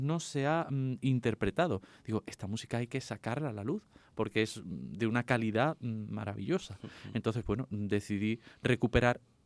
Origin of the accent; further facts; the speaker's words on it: Andalusia, Spain; mi granito de arena como intérprete andaluz, qué menos que es redescubrir esta música de un compositor de mi tierra